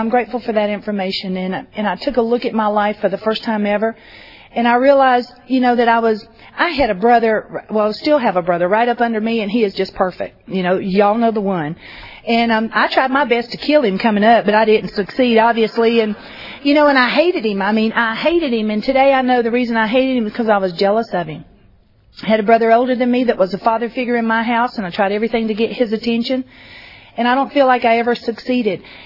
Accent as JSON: {"language": "English", "region": "Georgia", "country": "United States", "accent": "Georgia", "lives_now": "Idaho, United States", "said": "You know, my accent is not from Idaho; it is from Georgia. Me and my husband moved there about 6 years ago, so if I talk funny, that's why."}